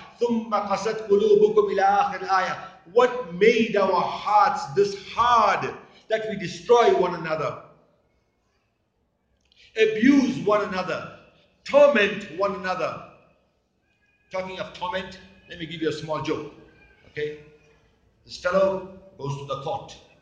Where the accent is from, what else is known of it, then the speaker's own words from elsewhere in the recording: South Africa; I come from South Africa.